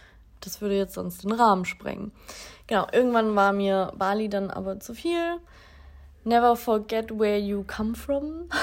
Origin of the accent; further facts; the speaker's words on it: Baden-Württemberg, Germany; Ich komme aus dem Schwarzwald, nicht aus dem tiefsten, aber da habe ich studiert.